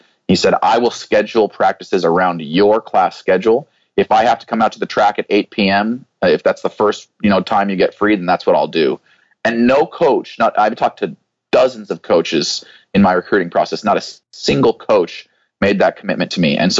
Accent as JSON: {"language": "English", "town": "Boise", "region": "Idaho", "country": "United States", "tie": "born or raised there", "said": "I was raised in Boise, Idaho, which certainly isn't the mecca of distance running."}